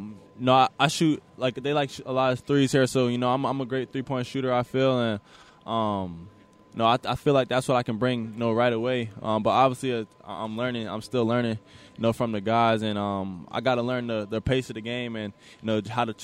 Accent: Canada; You know, just growing up in Canada

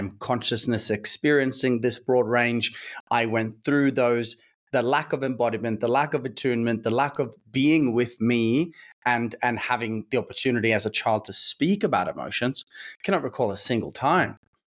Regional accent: Norway; You know, born and raised in Norway, both my parents are alcoholics.

